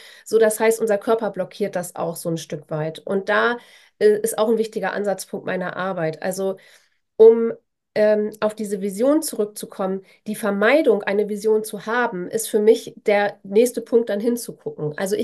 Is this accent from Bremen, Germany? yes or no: yes; Bremen, Germany; born there; ich komme ja aus Bremen gebürtig